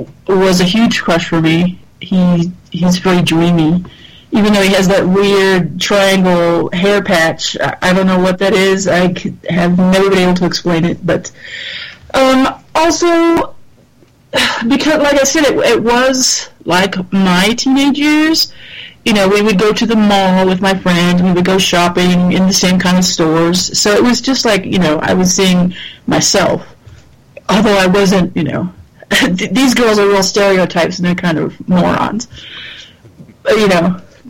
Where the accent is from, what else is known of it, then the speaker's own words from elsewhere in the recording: California, United States; I grew up in Southern California. Not in the San Fernando Valley